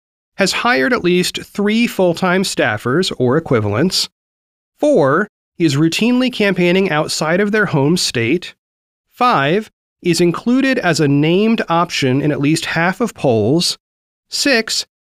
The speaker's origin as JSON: {"language": "English", "region": "Oregon", "country": "United States", "said": "Meanwhile, CNN reports that Oregon, my home state, is on track to join a growing national popular vote interstate compact."}